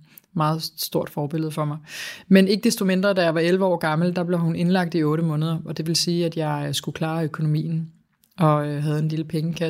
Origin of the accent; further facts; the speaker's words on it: Greve, Zealand, Denmark; jeg kommer fra Greve